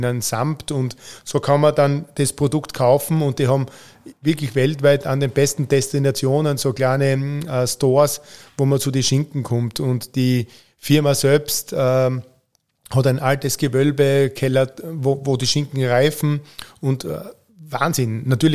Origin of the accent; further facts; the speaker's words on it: Austria; bei uns in Österreich